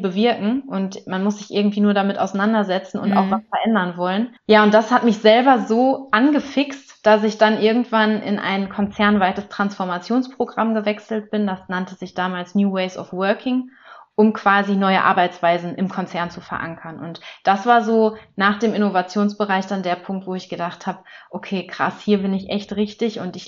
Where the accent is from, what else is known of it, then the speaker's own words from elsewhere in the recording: Essen, North Rhine-Westphalia, Germany; von SubU. Ich komme aus Essen, also mitten aus dem Ruhrpott